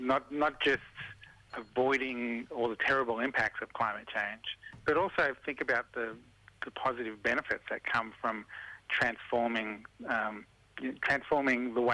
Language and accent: English; Queensland, Australia; I'm a Queenslander